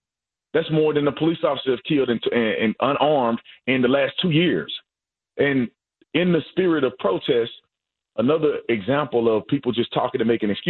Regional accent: United States; I'm an American first, and I'm a child of God, and then everything else falls in line.

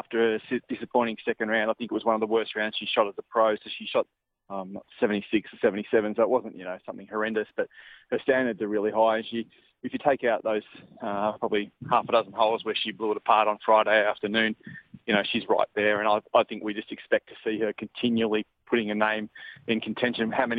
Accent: Australia; But the big one, I reckon, for us as Australian golf fans there was Sue Oh.

